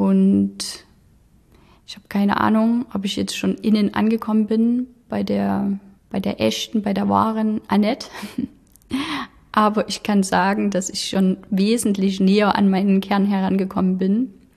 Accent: Germany; Ich bin ja aufgewachsen in der DDR

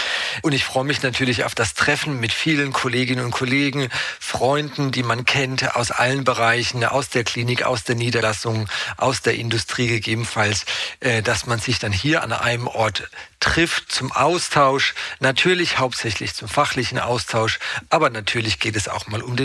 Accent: Mannheim, Baden-Württemberg, Germany; born there; now in Radebeul, Germany; Ich bin ja gebürtiger Mannheimer, wohne jetzt seit 20 Jahren in Dresden oder bei Dresden in Radebeul.

